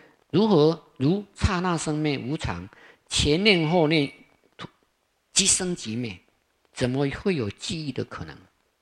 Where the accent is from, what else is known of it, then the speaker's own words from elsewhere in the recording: Taiwan; 我们台湾话就是这棒最老